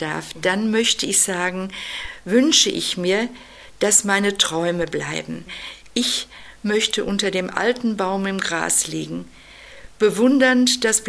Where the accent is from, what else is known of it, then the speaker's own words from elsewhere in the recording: North Rhine-Westphalia, Germany; die damalige Heimatzeitung in meiner Heimat im Sauerland geschickt